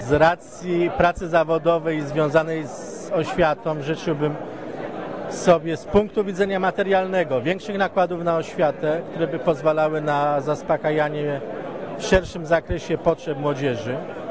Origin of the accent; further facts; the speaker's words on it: Tarnów, Lesser Poland, Poland; A jako Tarnowianin, aby Tarnów u boku Krakowa był nie tylko u boku, ale również rozkwitał dalej